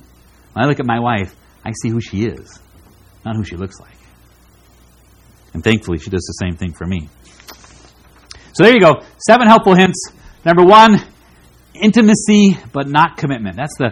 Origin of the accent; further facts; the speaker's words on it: Vermont, United States; I remember hearing talks like this when I was growing up in Vermont